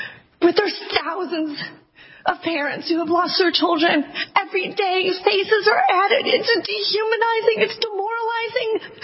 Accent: Rochester Hills, Michigan, United States; I'm from Rochester Hills, Michigan. We were, you know, in Money Magazine, right, ranked in top 10 cities live in America a few years ago. Our school is top 5 in Michigan.

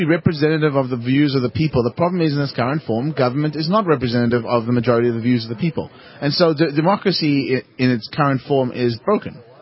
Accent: South Africa; I'm from Africa. I grew up in South Africa.

